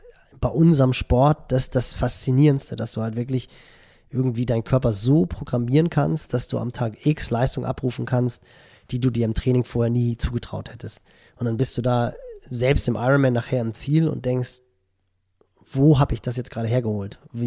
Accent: Barmstedt, Schleswig-Holstein, Germany; ich bin ja in Barmstedt groß geworden, so einem kleinen Vorort von Hamburg, 45 Autominuten entfernt.

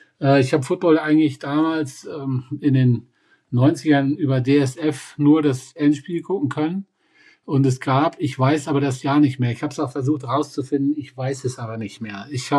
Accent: Hesse, Germany; ich komme ja aus der Nähe von Kassel

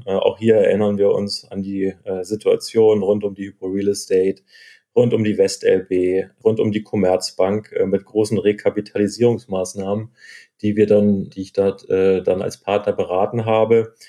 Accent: Hamburg, Germany; wieder in Hamburg, meiner Heimatstadt, zu arbeiten.

